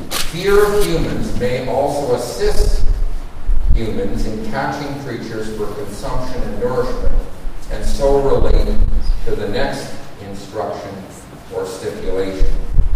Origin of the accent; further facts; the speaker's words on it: Edmonton, Alberta, Canada; also born or lived in Toronto; I'm a real Canadian. I grew up in school in Edmonton, Alberta, and I lived in Toronto for 25 years.